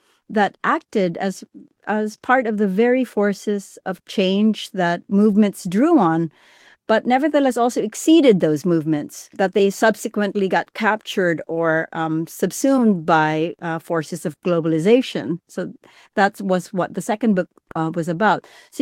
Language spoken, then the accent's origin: English; Chennai, Tamil Nadu, India; born there; also born or lived in United States; I was born in Chennai in India, which was called Madras at the time that I was born there. I've lived between India and the United States for most of my life. I've lived all over the world, but these are the two main places I've lived.